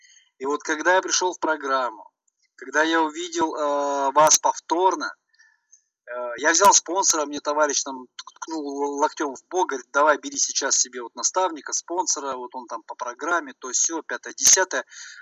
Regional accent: Chekhov, Moscow Oblast, Russia; из Чехова, имею набор своих достоинств, имею набор своих недостатков, изъянов.

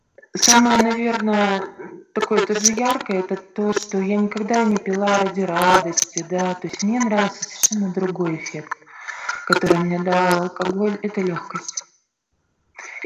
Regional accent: Veliky Novgorod, Novgorod Oblast, Russia; О себе я женщина, мне 39 лет. Я родилась и живу в Великом Новгороде

